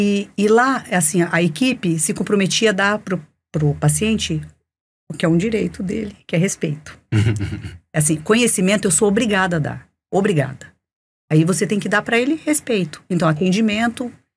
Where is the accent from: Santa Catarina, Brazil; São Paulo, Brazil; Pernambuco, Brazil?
São Paulo, Brazil; Barretos; eu sou de Barretos